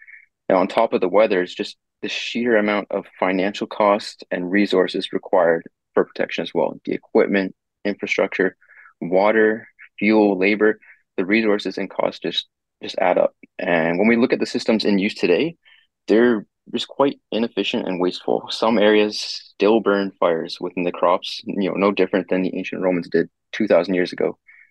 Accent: British Columbia, Canada; I'm from British Columbia, Canada

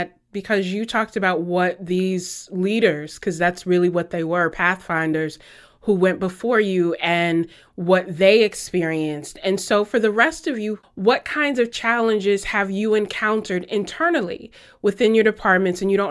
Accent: the South, United States; you know, I'm from the South, so I try not to talk about age

